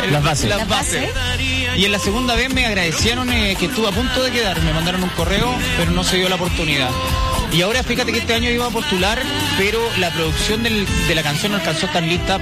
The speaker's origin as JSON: {"language": "Spanish", "region": "Antofagasta", "country": "Chile", "said": "uno dice Antofagasta, es gigante, pero igual es como pueblo chico, como que todos ya te conocen, pues en mi tierra."}